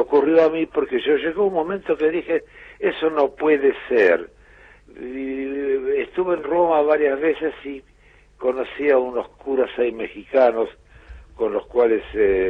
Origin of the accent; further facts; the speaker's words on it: Argentina; moved away; yo soy argentino, pero hace 40 años que no vivo acá, estoy ahora de visita. Yo me fui en el año 76 para salvar mi vida